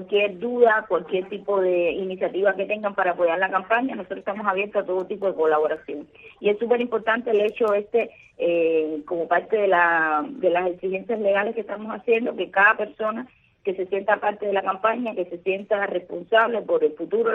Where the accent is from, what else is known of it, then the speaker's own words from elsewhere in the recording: Cuba; nosotros tenemos como ciudadanos cubanos